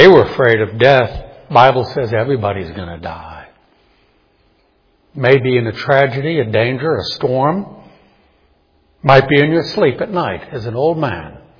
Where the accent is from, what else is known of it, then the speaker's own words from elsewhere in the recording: New Orleans, Louisiana, United States; I grew up in New Orleans, and I still remember 1965 when Hurricane Betsy hit the city.